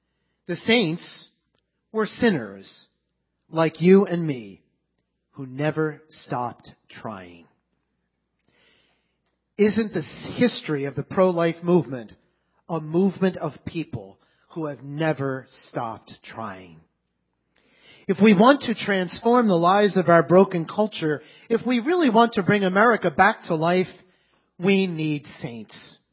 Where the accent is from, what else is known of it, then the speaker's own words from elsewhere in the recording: Philadelphia, Pennsylvania, United States; when in my hometown of Philadelphia, he spoke at the Eucharistic Congress.